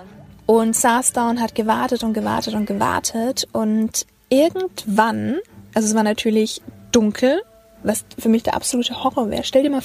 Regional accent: Nuremberg, Bavaria, Germany; also wir kommen ja aus Nürnberg oder wohnen in Nürnberg

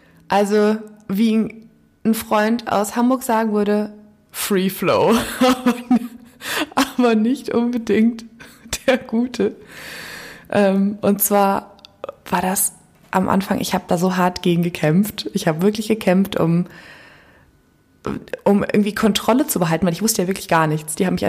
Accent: Morocco; Und ich als Marokkaner ist so ein Businessmensch

